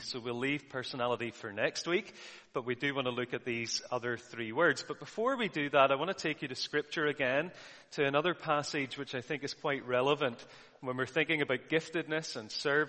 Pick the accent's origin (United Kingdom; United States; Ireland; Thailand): Ireland; So even though I'm an Irishman, I think I managed to put the pages in number in order.